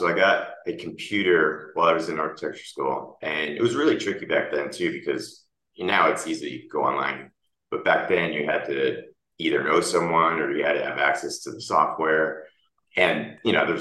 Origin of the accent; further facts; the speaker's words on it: Connecticut, United States; And then I then had to go back to where I grew up in Connecticut for family reasons.